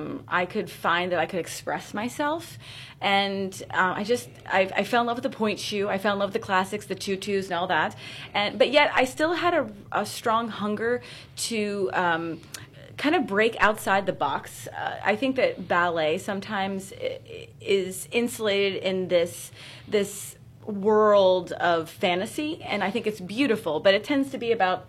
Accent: Rural Valley, Pennsylvania, United States; also born or lived in Monroeville; I'm a small town girl, you know. I grew up in Rural Valley, Pennsylvania, and also spent time in a lot of time in Monroeville between both my parents.

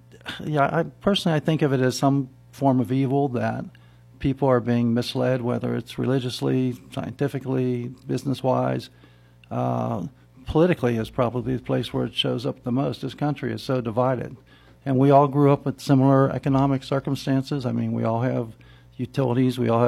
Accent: Pittsburgh, Pennsylvania, United States; Yes, I grew up in Pittsburgh, about 3 blocks from the Pittsburgh Zoo, and went to Central Catholic High School.

